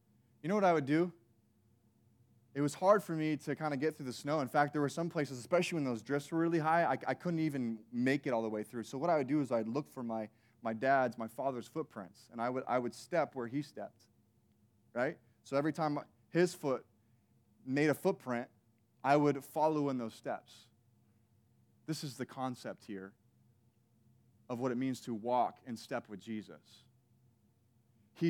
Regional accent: Illinois, United States; Now, I grew up in Illinois, and in Illinois, it snows, just like it does in Michigan.

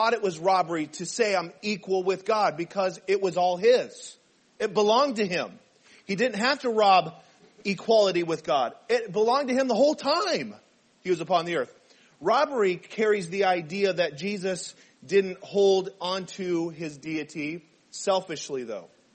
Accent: Arizona, United States; because we didn't have the Arizona Diamondbacks. I grew up in Arizona. We didn't have it.

